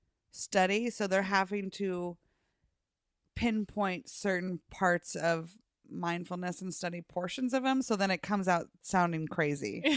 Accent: Davis, California, United States; I won't be so embarrassed to say that's where I'm from.

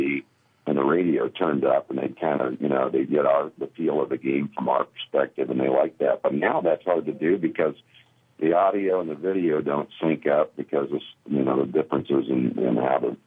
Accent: Lincoln, Nebraska, United States; I grew up in Lincoln, and you guys won't relate to any of these names.

